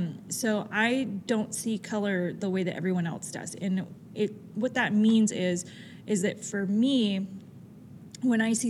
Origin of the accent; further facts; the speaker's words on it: Utah, United States; I mean, I am from Utah, so, I mean, I can get creative.